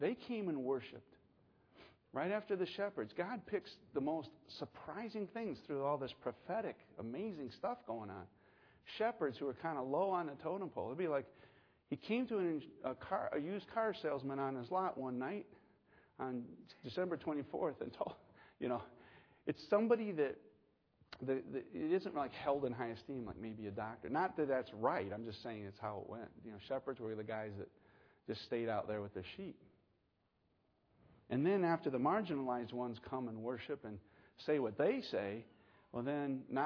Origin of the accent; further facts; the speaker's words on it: Scotland, United Kingdom; I'm not a certain lineage, but I am Scottish.